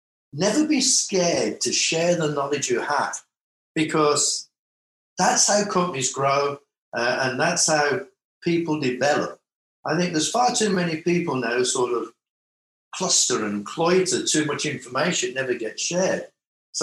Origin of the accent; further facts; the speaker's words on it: West Bromwich, West Midlands, United Kingdom; Growing up in West Brom, West Brom is obviously in the part of the industrial Midlands there.